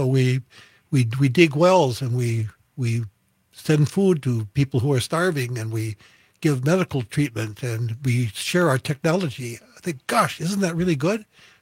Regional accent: United States; I always thought that as a young boy growing up in America

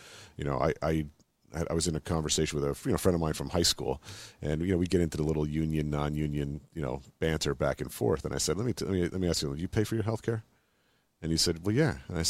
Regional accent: Allentown, Pennsylvania, United States; I was like, yeah, I'm from Allentown, but if you've heard the … song, it doesn't suck that bad.

